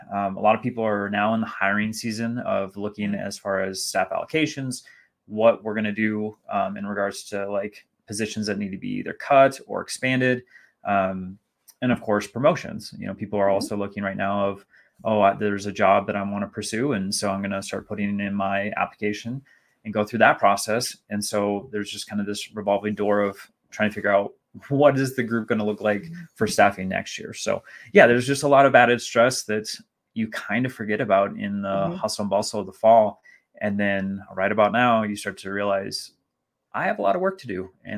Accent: Minnesota, United States; and I remember this growing up in Minnesota, but like I've been out of winter for a long time, you know, and Texas is always warm.

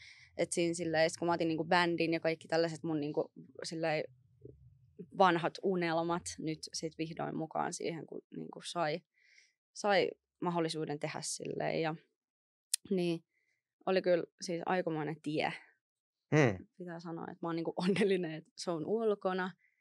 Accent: Helsinki, Uusimaa, Finland; lapsuuteni Helsingissä, tai siis oikeastaan silleen, niin kuin Helsingin kasvatti, on ihan paljasjalkainen, niin kuin yksi niistä harvoista nykypäivänä kai

